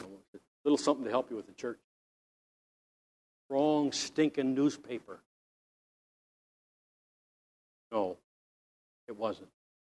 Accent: Canada; I'm a Canadian.

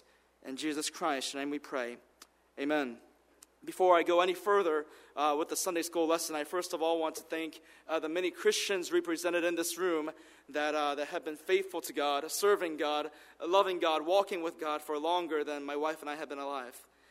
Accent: United States; although I did grow up most of my life in America, and you know, for all intents and purposes, I am an American, but growing up in that Japanese home

